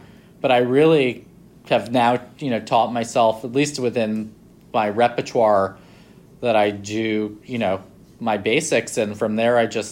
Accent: New York City, New York, United States; and then I came along and I grew up in Lower Manhattan, really close to Little Italy and Chinatown.

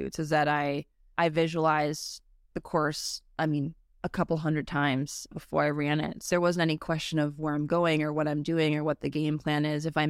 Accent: Minnesota, United States; growing up in Minnesota, I skied at night every single day.

